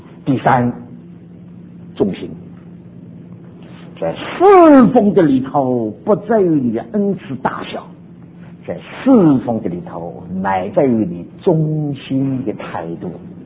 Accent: China; 我再说，我也是中国人，我们中国人这个心胸真狭窄

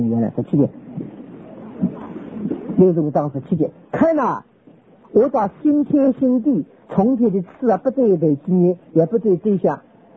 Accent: China; 像我们中国人所说的，这就是一种深深通会的一种处词

